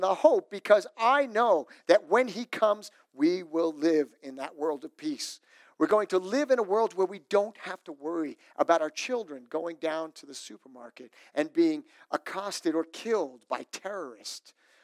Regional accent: New York City, New York, United States; growing up in New York City, I had the opportunity to go through the Metropolitan Museum of Art.

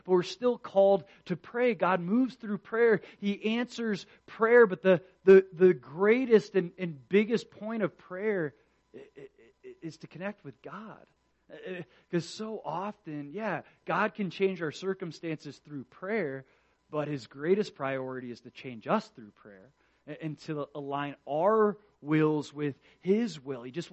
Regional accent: Florida, United States; Like, as a Floridian, I grew up in Florida. Hurricanes are like nothing for us.

